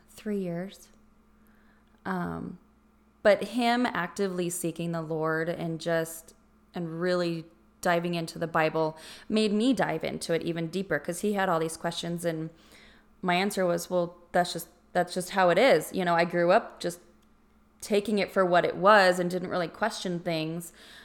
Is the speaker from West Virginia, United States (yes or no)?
no; Arizona, United States; In Arizona.